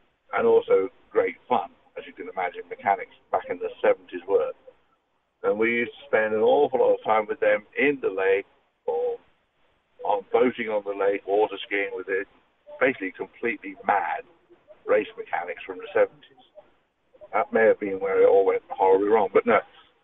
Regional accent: England, United Kingdom; the village I grew up in England, which has about 11 people in it.

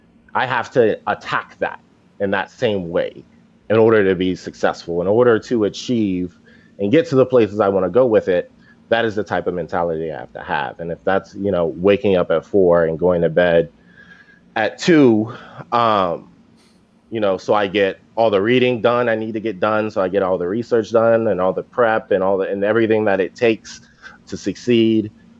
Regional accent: New Orleans, Louisiana, United States; moved away; also born or lived in Los Angeles; and I grew up in New Orleans, but I was actually born in Los Angeles, and my mom moved back home to New Orleans when I was really young, 2 or 3 years old.

